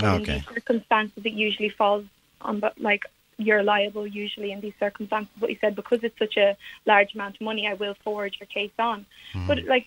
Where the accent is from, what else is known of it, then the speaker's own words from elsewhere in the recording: Wicklow, Leinster, Ireland; I'm from Wicklow and I go to college in Limerick, so I don't have the option to commute